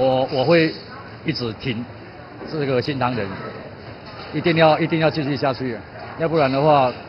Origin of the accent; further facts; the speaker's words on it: China; 我们中国人的味觉的基因里面就是记得这种味道